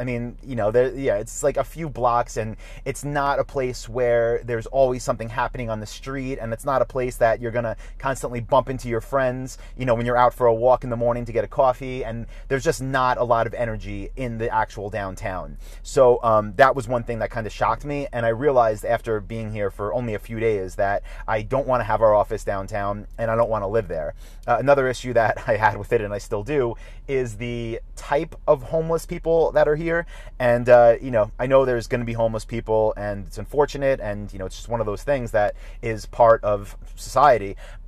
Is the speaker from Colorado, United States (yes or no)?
no; Long Island, New York, United States; now in Austin, United States; I'm not from Manhattan, I'm from Long Island, but which is where I just was, right?